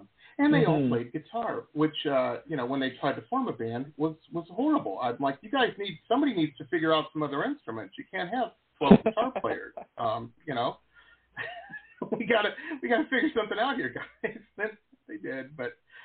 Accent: Detroit, Michigan, United States; also born or lived in Denver; You know, I grew up in Metro Detroit. It was a big lake, but there wasn't any ocean.

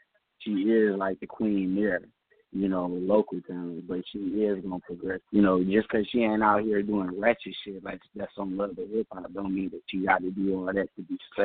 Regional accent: Detroit, Michigan, United States; now in Washington, United States; I'm calling from D.C., but I'm from Detroit, Michigan, actually.

